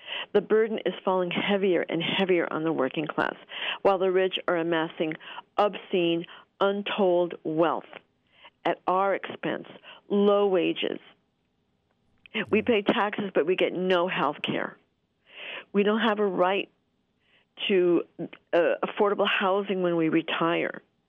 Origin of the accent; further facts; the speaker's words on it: New Mexico, United States; now in California, United States; Well, I live in California. I'm from New Mexico.